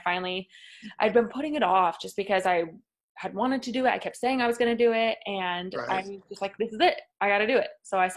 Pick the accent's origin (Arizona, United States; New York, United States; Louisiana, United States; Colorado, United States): Arizona, United States; Mesa; So I grew up in Mesa. I went to Red Mountain High School, and then I did a concurrent nursing program with Mesa Community College and ASU.